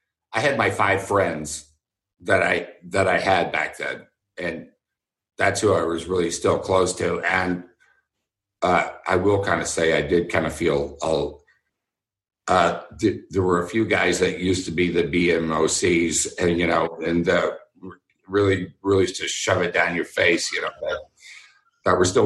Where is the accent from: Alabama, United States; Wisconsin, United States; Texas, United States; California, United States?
Texas, United States; Because I grew up in Texas, and it was just, that's what you did.